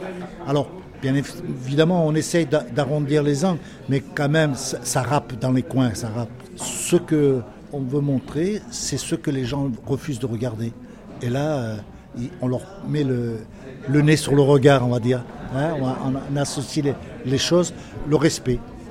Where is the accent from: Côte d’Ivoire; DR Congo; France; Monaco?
France; born there; J'habite à Toulon en France, je suis né en France, mon père aussi. Mon grand-père est né en 1888, il est né en Pologne. Et en 1912, ils sont arrivés en France